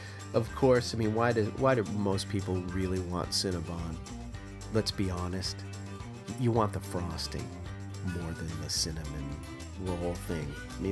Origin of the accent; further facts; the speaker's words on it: Massachusetts, United States; In fact, my hometown was land that was purchased by Miles Standish from Chief Massasoit himself. My town was founded in 1656. So there's a lot of history where I'm from.